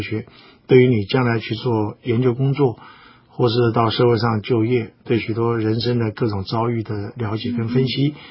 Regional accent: Taiwan; 我们在台湾长大讲中文的

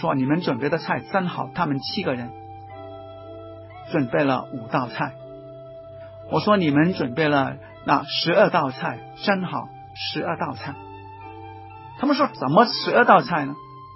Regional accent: Dongguan, Guangdong, China; 我是东莞人，我记得1970年代，当我到东莞的时候，尤其是到我的家乡道教太平，尤其是道教，那根本是差不多是荒地一片，没有什么公路

